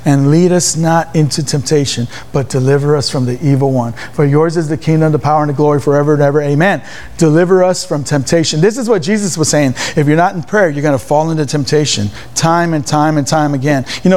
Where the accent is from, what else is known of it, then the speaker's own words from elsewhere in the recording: Houston, Texas, United States; born there; I was born on May 22nd, 1972 in Northside, Houston on Airline Street at Doctor's Hospital.